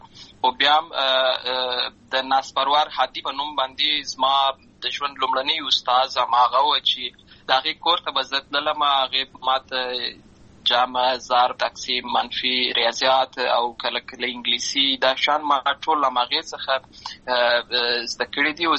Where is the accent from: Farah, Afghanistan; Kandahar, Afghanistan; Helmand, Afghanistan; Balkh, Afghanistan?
Helmand, Afghanistan; Lashkar Gah; also born or lived in Uruzgan; زه په اصل کې د اروزګان ولایت یم، اما زه په هلمند ولایت لشکرګاه کې پیدا شوی یم، همالته لوی شوی یم، همالته مې ښوونځی لوستې ده، همالته مې ټول ژوند مې له هماغه ځای څخه پیل شوی دی، خو په اصل کې زه د اروزګان ولایت څخه.